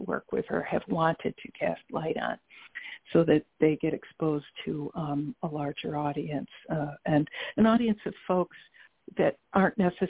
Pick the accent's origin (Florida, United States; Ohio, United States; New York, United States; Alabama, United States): New York, United States; I feel that as a New Yorker, coming here to, a much smaller city